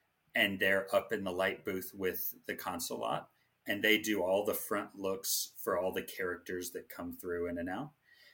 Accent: Jackson, Tennessee, United States; now in Las Vegas, United States; I'm from Tennessee.

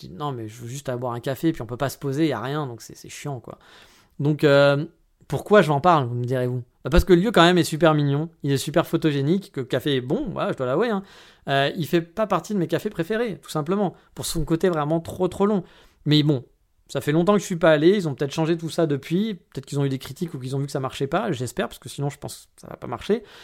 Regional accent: Kyoto, Japan; Je dis « Ah bah je viens de Kyoto. »

